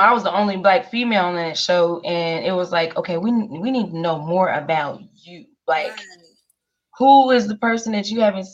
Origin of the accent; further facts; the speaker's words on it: Minnesota, United States; also born or lived in Chicago, United States; now in Dallas, United States; I'm actually from Chicago. I was born in Chicago, then I was raised in Minnesota, and then came down to Dallas, Texas. That is where I reside right now.